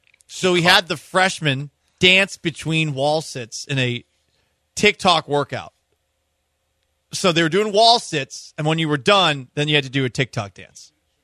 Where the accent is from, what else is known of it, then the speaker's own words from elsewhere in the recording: Florida, United States; Listen, I'm from Florida.